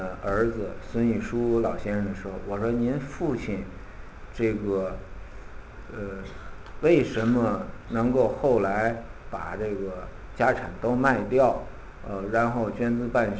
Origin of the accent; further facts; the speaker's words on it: China; 因为我们中国人有一句俗话叫做吃水不忘挖井人